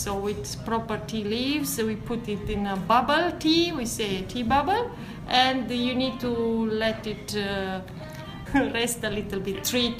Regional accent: Romania; English is a second language; now in London, United Kingdom

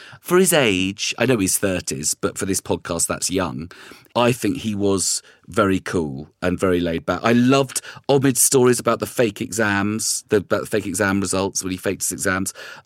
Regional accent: Scotland, United Kingdom; accent: Scottish; But also, I was married to a Northern Irish woman for years, and that's messed up my Scottish accent because those accents can be really close, is my quick excuse.

